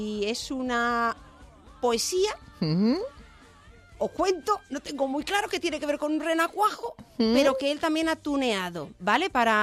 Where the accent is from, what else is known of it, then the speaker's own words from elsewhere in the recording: Madrid, Community of Madrid, Spain; somos de Madrid.